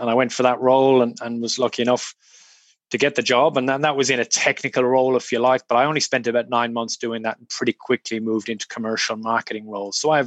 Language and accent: English; Ireland; also born or lived in Australia; I'm Irish. I grew up in a small country town in rural Ireland. My dad was a GP.